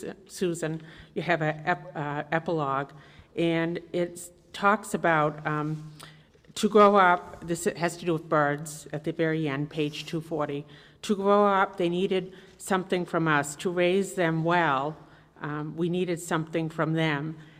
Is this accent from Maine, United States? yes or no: yes; Augusta, Maine, United States; I'm from Augusta, Maine